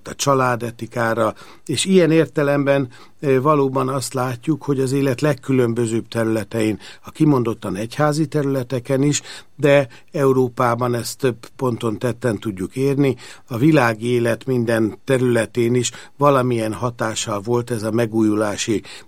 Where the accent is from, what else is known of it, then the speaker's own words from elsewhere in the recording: Budapest, Hungary; Én Budapesten a Deák téri templom tövében nőttem fel, édesapám közel 4 évtizeden át ott volt evangélikus lelkész